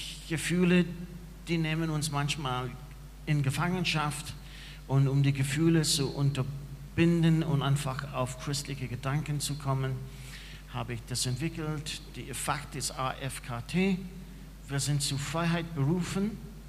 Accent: Ireland; German is a second language; now in Germany; Ich komme ursprünglich aus Irland.

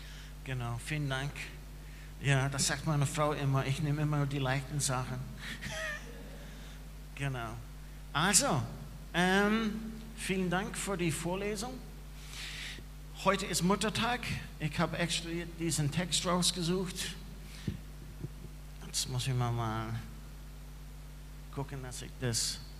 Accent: Ireland; German is a second language; now in Germany; Ich komme ursprünglich aus Irland.

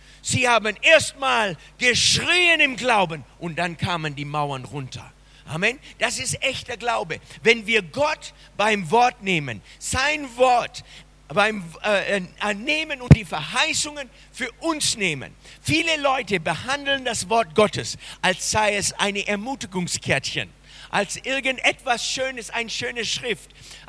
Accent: Florida, United States; now in Germany; Bei uns in Florida, da kommt der ganze Regen, was hier in 2-3 Wochen regnet, kommt in eine halbe Stunde runter.

